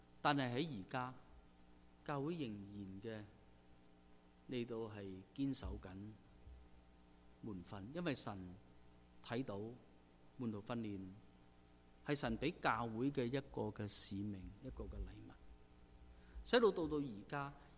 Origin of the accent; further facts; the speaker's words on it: Guangdong, China; 为什么我们不好像我们广东人说何不一试呢